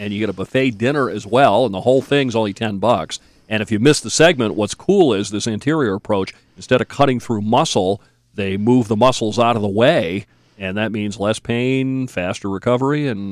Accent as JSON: {"language": "English", "region": "New Hampshire", "country": "United States", "said": "Yeah. I'm from New Hampshire, so."}